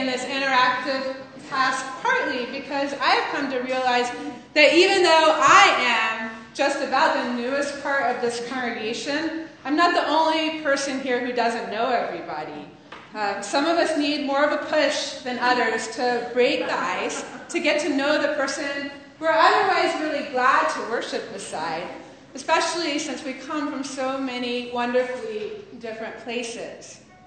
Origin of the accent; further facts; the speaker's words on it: Atlanta, Georgia, United States; I'm from Atlanta, Georgia.